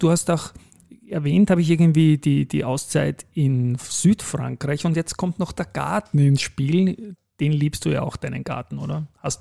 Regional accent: Vienna, Austria; für mich als Wiener

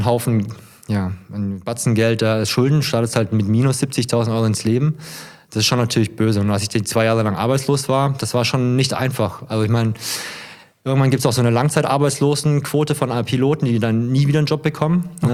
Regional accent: Hesse, Germany; Ich habe jetzt eigentlich die letzten Jahre nur in einer Großstadt gelebt und jetzt seit letztem Wochenende komme ich ja aus Hessen, wie gesagt, ja, wohne ich jetzt auf dem Dorf

